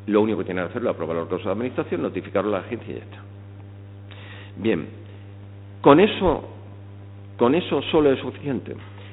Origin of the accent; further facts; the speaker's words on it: Córdoba, Andalusia, Spain; yo soy cordobés, por tanto andaluz, tengo despacho además de Madrid, en Córdoba y en Málaga